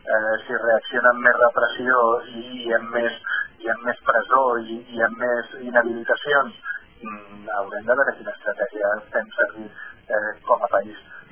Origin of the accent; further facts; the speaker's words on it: Catalonia, Spain; un govern que té clar que som catalans, que volem mantenir la nostra identitat